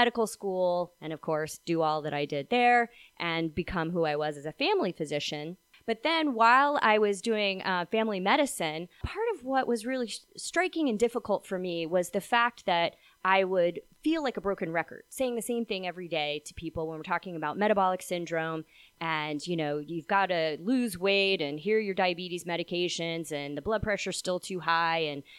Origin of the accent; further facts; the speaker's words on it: Washington, District of Columbia, United States; So I grew up in Washington, D.C. And the interesting thing is my mother was a nurse at Georgetown Hospital.